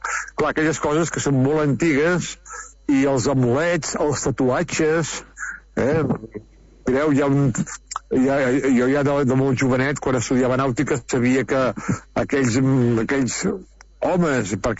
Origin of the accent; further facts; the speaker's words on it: Vilassar, Catalonia, Spain; en el meu poble Vilassar i a molts pobles del Maresme